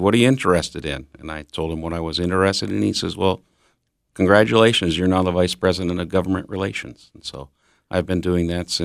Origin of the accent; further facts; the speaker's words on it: New Hope, Minnesota, United States; Yes, I was born and raised in New Hope. We did a few transitions with my father while he was in his career, but I came back to Minnesota, go to St. John's University, and graduated in 1980.